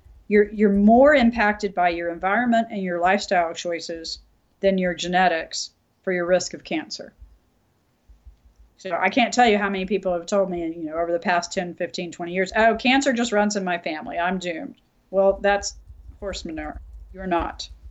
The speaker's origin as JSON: {"language": "English", "town": "Oklahoma City", "region": "Oklahoma", "country": "United States", "tie": "born or raised there", "also_born_or_lived": "St. Louis", "moved": "as an adult", "said": "So I live in Oklahoma City now. I'd been in St. Louis for over 3 decades and just recently moved. I grew up in Oklahoma City, but it's a really different place from when I left many years ago."}